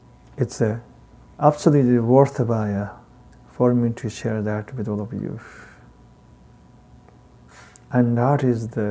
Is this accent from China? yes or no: yes; Tibet, China; accent: Tibetan; English is a second language; One time I was working very hard to get rid of my Tibetan accent, which was an impossible task anyway. My Dharma friends told me, please don't get rid of your heavy accent.